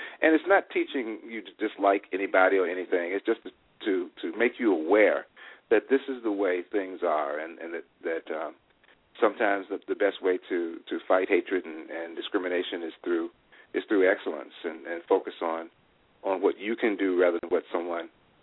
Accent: Roanoke, Virginia, United States; I grew up in Southwest Virginia, in a city called Roanoke, Virginia

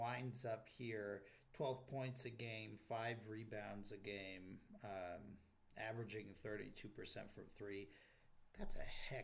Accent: New York, United States; I grew up in New York, grew up a Mets fan

